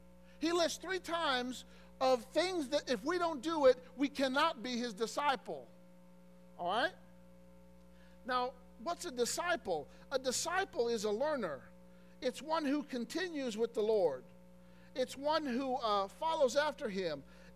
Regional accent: Illinois, United States; moved away; You know, I'm from Illinois.

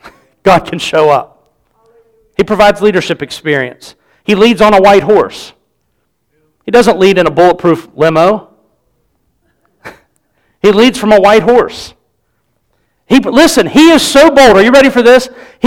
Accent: Clarksburg, West Virginia, United States; born there; I was born here in the United States of America, that I was born here in Clarksburg, West Virginia.

